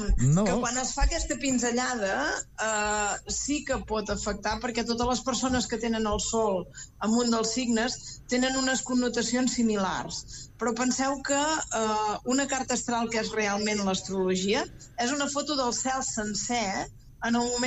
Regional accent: Olot, Catalonia, Spain; D'Olot, de la Garrotxa.

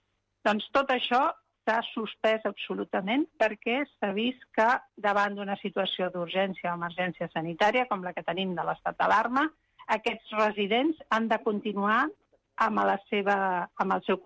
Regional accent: Castile, Spain; Catalan is a second language; ho digui en castellà, perquè jo soc castellana

